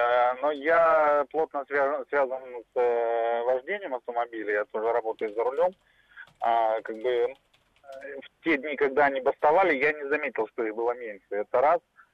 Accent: Russia; я коренной житель России.

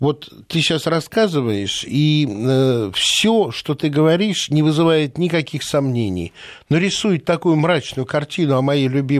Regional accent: Russia; И один испанец в очереди спрашивает, откуда я? Я ответил, что из России.

